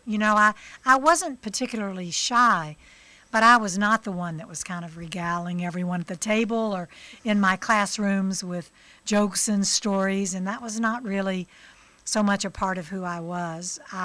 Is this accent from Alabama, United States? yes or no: yes; Birmingham, Alabama, United States; also born or lived in Mobile; I was born in Mobile, Alabama, and then spent some formative years up in Birmingham.